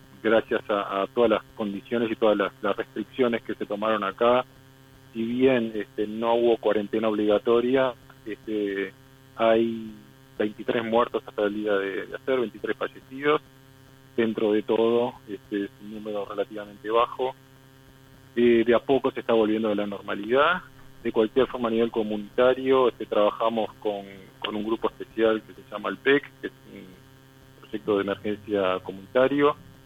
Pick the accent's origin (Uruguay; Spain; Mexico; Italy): Uruguay; nosotros, como Comité Central, como uruguayos, confiamos plenamente en la justicia uruguaya.